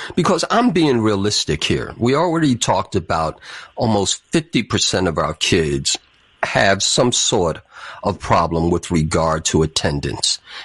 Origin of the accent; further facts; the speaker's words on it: New York City, New York, United States; now in Chicago, United States; growing up in the Bronx and in the poverty-stricken South Bronx